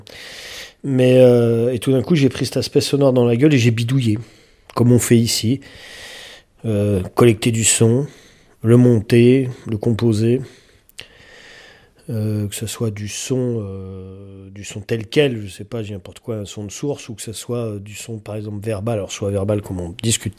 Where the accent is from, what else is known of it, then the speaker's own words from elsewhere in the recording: Auvergne-Rhône-Alpes, France; also born or lived in Lyon; je viens des Alpes, je suis né à Lyon, j'ai passé du temps à Lyon, mais je me considère avant tout comme alpin. Ça, c'est ma terre de cœur